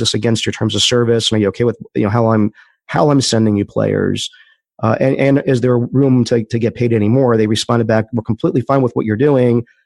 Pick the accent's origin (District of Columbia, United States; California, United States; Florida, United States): District of Columbia, United States; Washington; I grew up in the Washington, D.C. area